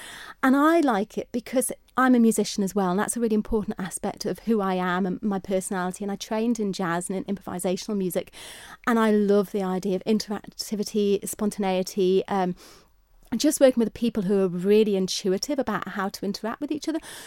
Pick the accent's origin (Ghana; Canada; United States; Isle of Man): Isle of Man; Andreas; Initially it went out as 8 because I come from Andreas and Erin Arts Centre is really far away